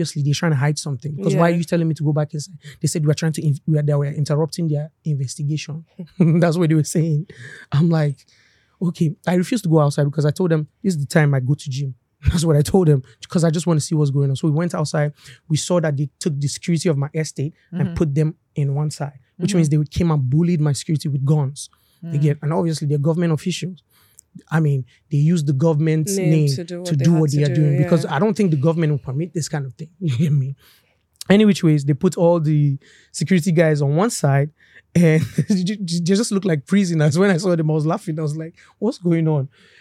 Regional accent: Kaduna, Kaduna State, Nigeria; born there; one of them spoke Hausa, so I spoke Hausa back to him. So he was like, where are you from? I was born in Kaduna.

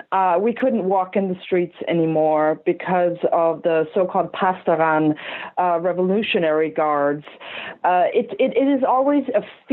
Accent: Iran; I grew up in Iran

